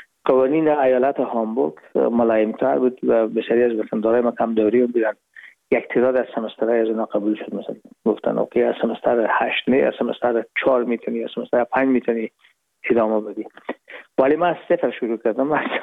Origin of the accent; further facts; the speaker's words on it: Herat, Afghanistan; moved away as an adult; now in Hamburg, Germany; رفتیم از کابل به هرات و پیش که فاکولته رو پایان برسانیم یا دیپلم بگیریم از هرات از طریق زمینی داخل مرز ایران شدیم، از مرز ایران گذشتیم و داخل پاکستان و از پاکستان و قاچقی آمدیم به آلمان.